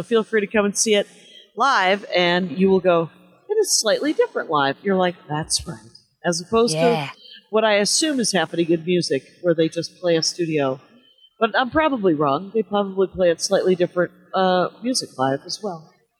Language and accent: English; South Milwaukee, Wisconsin, United States; then I'm in my hometown, South Milwaukee.